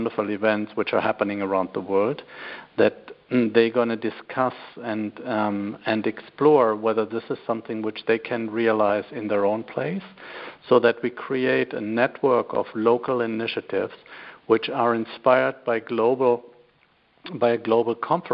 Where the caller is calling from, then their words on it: Munich, Bavaria, Germany; Well, I'm currently in Munich. It's a little bit after 6 p.m. in the evening